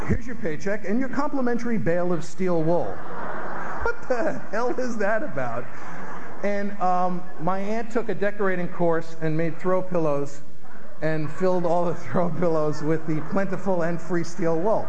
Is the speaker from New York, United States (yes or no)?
yes; New York City, New York, United States; I grew up in the Bronx in New York City.